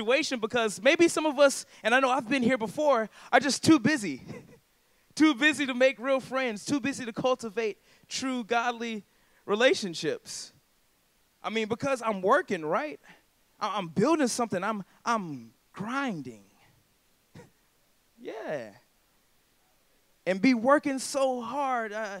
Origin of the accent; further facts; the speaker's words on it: South Carolina, United States; And mind you, I'm from South Carolina. I'm from the suburbs of South Carolina.